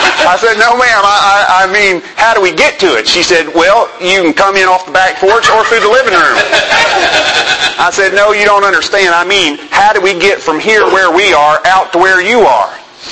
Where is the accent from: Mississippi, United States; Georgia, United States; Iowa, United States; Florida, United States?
Georgia, United States; now in Tennessee, United States; Well, I mentioned I'm from Georgia. I grew up in South Georgia near Savannah. In that area on the coast. And when I moved up here to Tennessee